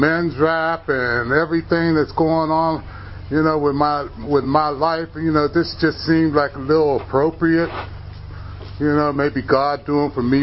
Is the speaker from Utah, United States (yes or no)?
no; Sewickley, Pennsylvania, United States; I grew up in Swickley. I don't know how many folks know where that is, but I grew up in Swickley.